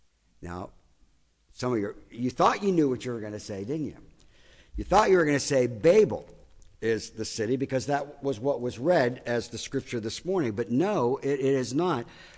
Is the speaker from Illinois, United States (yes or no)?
no; Pennsylvania, United States; now in New Jersey, United States; who knew growing up in Pennsylvania that New Jersey could be so beautiful?